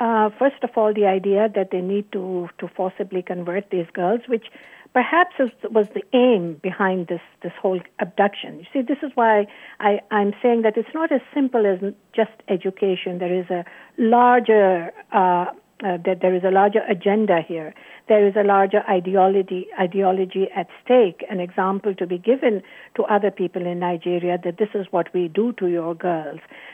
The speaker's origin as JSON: {"language": "English", "country": "Pakistan", "said": "I come from Pakistan, which is the land of Malala Yousafzai."}